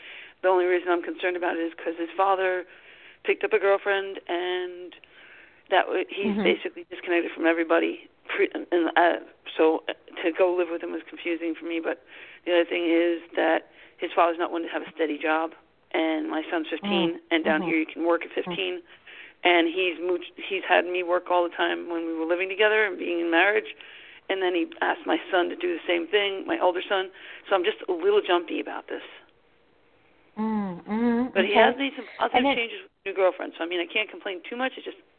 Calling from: South Carolina, United States; South Carolina.

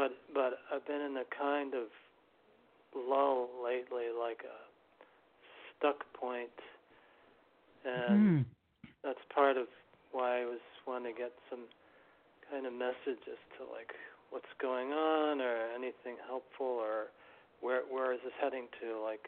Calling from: New York City, New York, United States; I'm calling from New York City.

